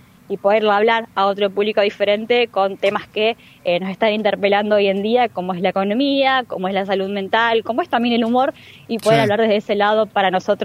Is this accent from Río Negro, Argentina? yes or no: no; Cerrito, Entre Ríos, Argentina; pero yo soy del interior, soy de Cerrito, así que un poco también, bueno, traer un poco eso, ¿no? De todo lo lindo que tiene nuestra provincia